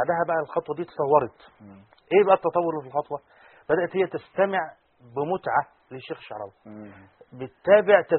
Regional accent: Egypt; وده المثل العامل عندنا في مصر الممنوع مرغوب

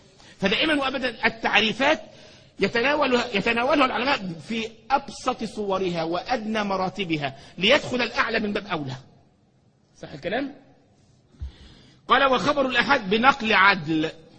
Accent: Egypt; انا مره شفت واحد عندنا في مصر بيتكلم في الموبايل واقف في الشارع

